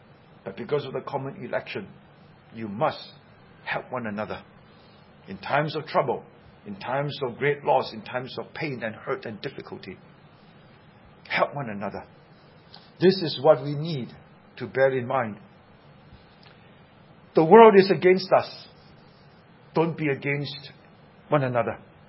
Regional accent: Seremban, Negeri Sembilan, Malaysia; also born or lived in Singapore; I was born in Singapore, but I'm not brought up in Singapore. I was brought up in Seremban. My dad was a member of parliament in Seremban.

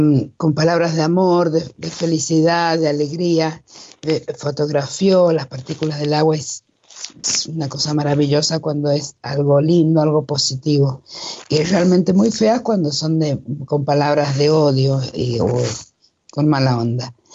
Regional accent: Argentina; Porque si bien yo soy de Argentina

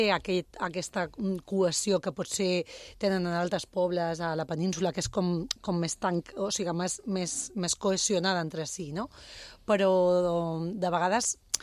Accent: Cala de Bou, Balearic Islands, Spain; Era com jo que som de Cala de Bou

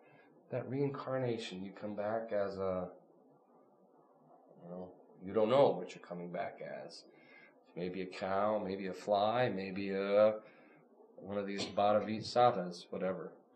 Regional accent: Norfolk, Nebraska, United States; Scientology is kind of interesting because I'm from Norfolk, Nebraska.

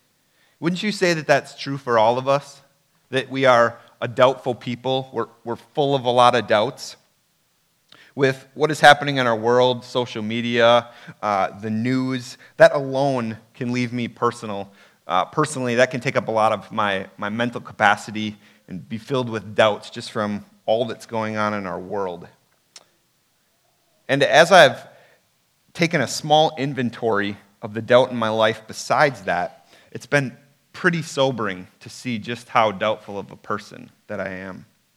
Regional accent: Wisconsin, United States; moved away as an adult; my wife and I, we moved here 6 months ago from Wisconsin, born and raised in Wisconsin, huge Packer fan. I love cheese more than cereal.

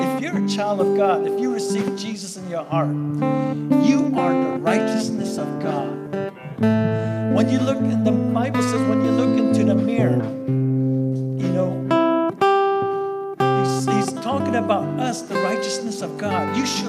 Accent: Southwest, United States; I'm from the Navajo Reservation. I'm a full-blooded Navajo Indian.

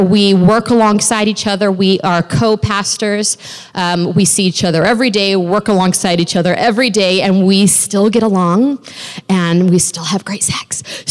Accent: Pacific Northwest, United States; now in California, United States; I grew up in the Northwest, and my husband and I are pastoring in North San Diego County, and we've been Californians, Southern Californians, for 6 years now

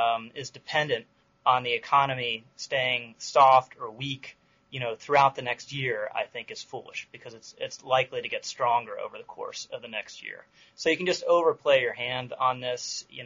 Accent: Washington, United States; I'm actually from Washington, and I love snow, so I loved the big deal that was made over it when I was growing up.

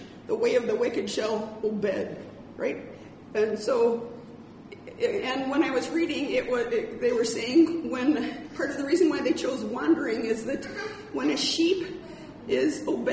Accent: United States; I, as an American with a ton of food and great riches at all times

